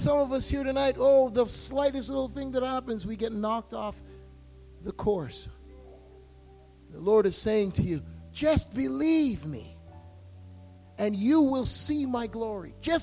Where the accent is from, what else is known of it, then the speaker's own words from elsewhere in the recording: Canada; By the way, I'm not American, okay? I'm Canadian.